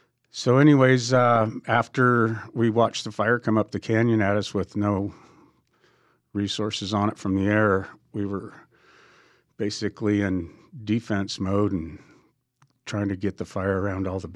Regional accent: Butte Falls, Oregon, United States; also born or lived in California; I grew up in Butte Falls.

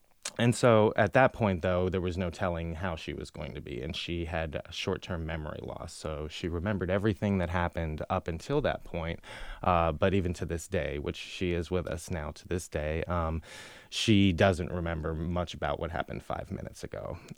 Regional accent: New York, United States; Yeah, I'm originally from the Catskill Mountains of upstate New York, and I grew up there in the 80s and early 90s

